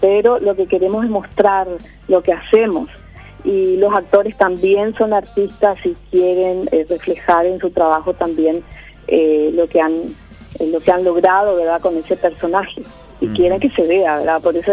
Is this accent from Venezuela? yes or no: no; Paraguay; Pero el resto somos todos paraguayos, producción absolutamente nacional.